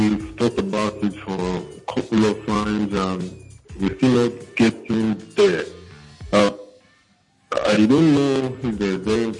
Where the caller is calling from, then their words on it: Lagos, Nigeria; Yeah, I'm calling from Lagos.